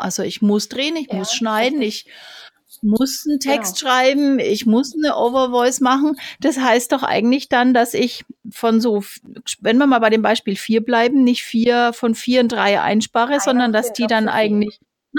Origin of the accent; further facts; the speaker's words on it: Bavaria, Germany; ich bin Franke, darum sage ich natürlich Franken, nicht Bayern